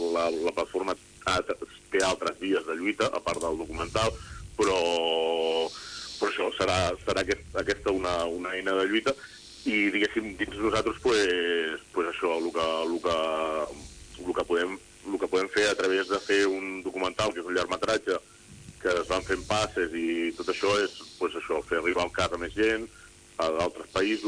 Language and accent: Catalan; Girona, Catalonia, Spain; per exemple, jo soc de Girona, no?